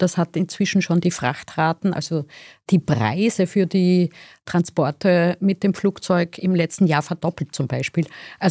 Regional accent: Austria; bei uns in Österreich.

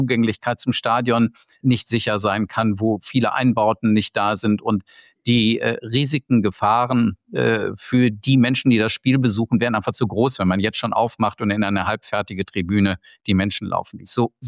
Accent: North Rhine-Westphalia, Germany; Ah, also ich bin am Niederrhein groß geworden, Jahrgang 64.

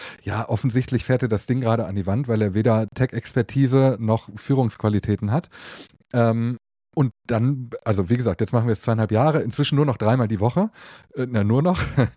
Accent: Mülheim an der Ruhr, North Rhine-Westphalia, Germany; ich komme aus Mülheim an der Ruhr. Das ist eine kleine Stadt im Ruhrgebiet, die hat 175.000 Einwohnerinnen und Einwohner

